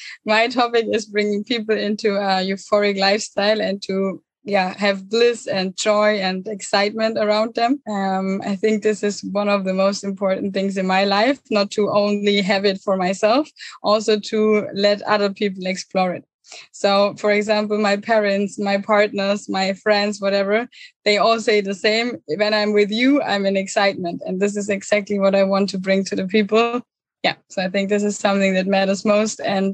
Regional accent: Bavaria, Germany; I'm 29. I'm originally from Germany, from Thousand Germany near Munich.

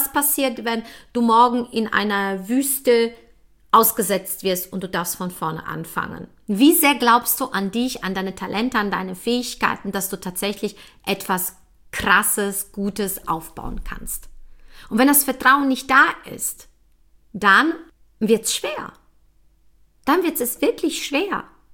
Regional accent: Poland; now in Germany; Ich bin aus Polen geflüchtet mit zwei Koffern, mit meinen Eltern.

